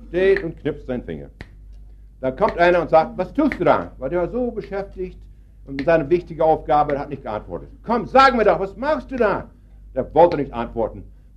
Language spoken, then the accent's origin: German; Canada; German is a second language; now in Germany; Ich komme ja aus Kanada und da musste ich hier in Deutschland nochmal etwa die Sprache lernen.